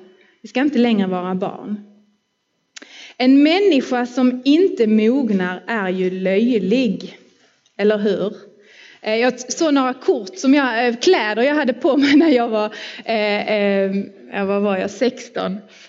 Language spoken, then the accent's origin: Swedish; Tollarp, Skåne, Sweden; jag stod i EFS missionshus i Tollarp där jag är uppvuxen.